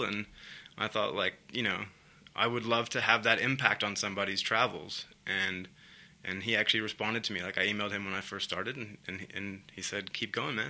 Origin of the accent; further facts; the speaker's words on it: New York, United States; And so I from a young age, I'm from New York, but I went to California, I went to Florida, I even went to Australia when I was 13 to play